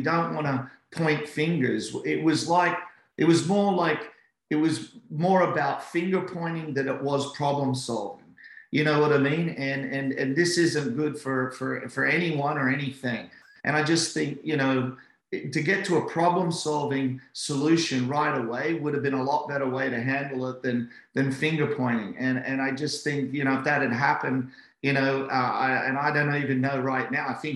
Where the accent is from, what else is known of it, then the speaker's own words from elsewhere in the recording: Australia; as an Aussie